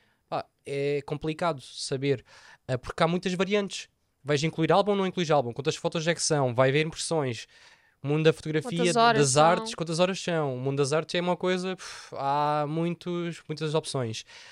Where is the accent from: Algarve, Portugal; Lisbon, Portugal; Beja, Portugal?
Algarve, Portugal; somos algarvios, e isto é importante dizer porquê